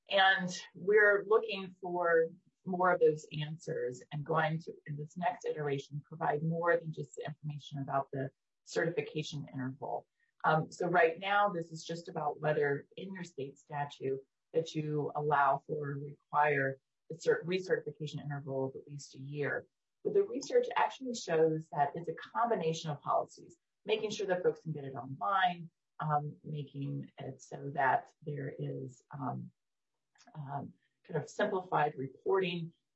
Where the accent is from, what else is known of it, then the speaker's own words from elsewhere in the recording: Texas, United States; nearly half of women who don't have health insurance is Texas. That's my home state here.